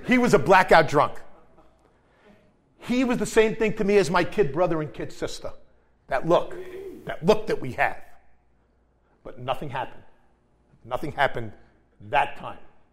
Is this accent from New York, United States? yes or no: yes; Queens, New York, United States; I grew up in Queens, New York. I kind of grew up in Flushing and in Rosedale.